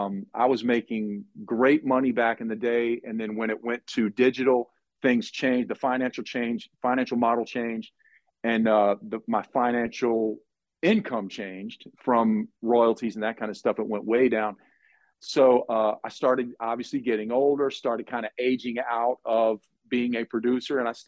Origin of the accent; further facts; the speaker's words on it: Florida, United States; now in Nashville, United States; I grew up in Florida, South Florida, and I got into all these Latin musics